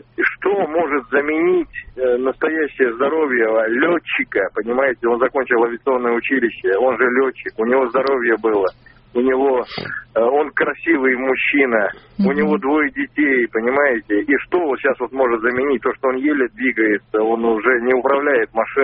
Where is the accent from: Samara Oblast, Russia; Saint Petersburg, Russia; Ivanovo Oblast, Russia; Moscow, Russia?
Saint Petersburg, Russia; я из Санкт-Петербурга.